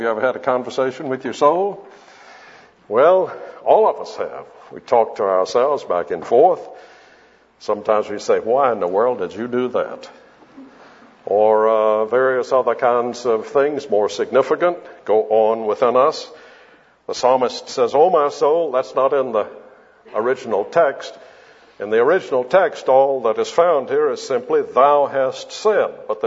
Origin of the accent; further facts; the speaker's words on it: Birmingham, Alabama, United States; also born or lived in Charleston, United States; I grew up in the First Presbyterian Church in Birmingham, Alabama, and then later on in the First Presbyterian Church in Charleston, South Carolina.